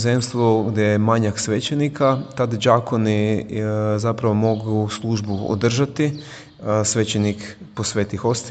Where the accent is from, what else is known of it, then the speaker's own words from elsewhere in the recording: Croatia; Naravno, trebaš završiti teološki fakultet kod nas u Hrvatskoj, koji traje 5 godina